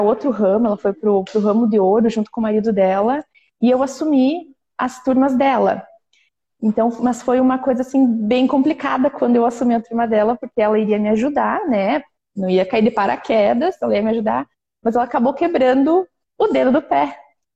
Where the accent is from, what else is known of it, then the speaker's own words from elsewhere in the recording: Frederico Westphalen, Rio Grande do Sul, Brazil; eu sou de Frederico Westphalen, no noroeste do Rio Grande do Sul. Tenho 30 aninhos, com uma carinha de 20.